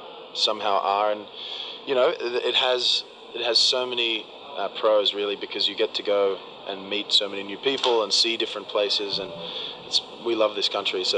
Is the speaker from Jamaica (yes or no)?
no; Australia; We're from Australia, my brother and I.